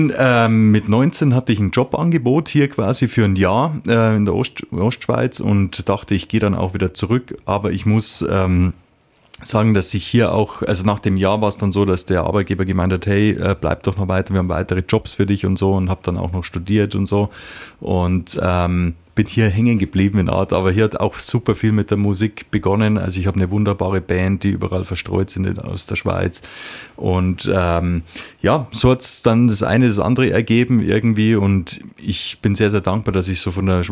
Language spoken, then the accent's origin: German; Munich, Bavaria, Germany; Ich bin ja im Raum München aufgewachsen und ich habe dir vorher gesagt, mein Schweizerdeutsch ist noch nicht so gut, und dann habe ich mir so angewöhnt, so mehr so Hochdeutsch bei Interviews zu sprechen